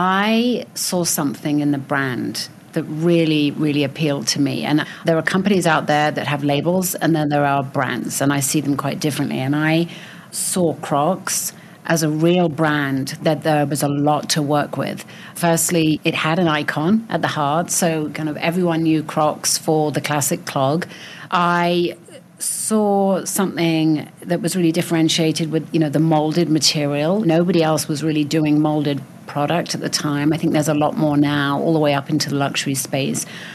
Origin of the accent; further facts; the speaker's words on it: England, United Kingdom; And I grew up with it in England